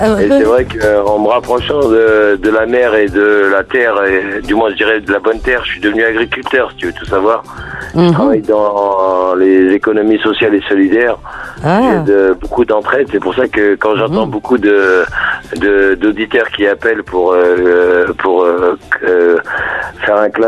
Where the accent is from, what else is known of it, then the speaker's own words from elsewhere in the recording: Algeria; Je suis algérien